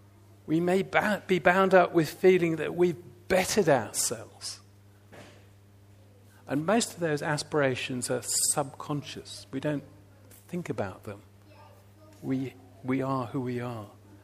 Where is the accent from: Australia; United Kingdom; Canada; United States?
United Kingdom; Sheffield, Yorkshire and the Humber; now in Hertfordshire, United Kingdom; but it did give me some identity as a Yorkshire lad in Hertfordshire, you know, to say, I'm from Sheffield, you know.